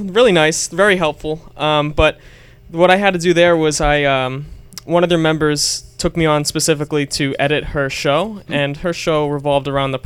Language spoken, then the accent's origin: English; Stoughton, United States; The first one was in my hometown of Stoughton at Stoughton Media Access Corporation.